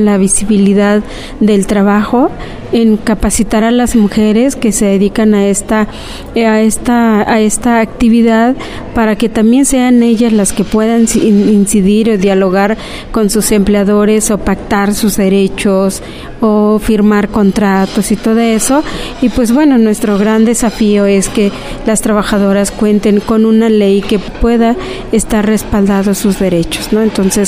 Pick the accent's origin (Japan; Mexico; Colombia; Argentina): Mexico; Oaxaca; now in Mexico City, Mexico; soy originaria de Oaxaca, pero también, bueno, yo estoy aquí en el DF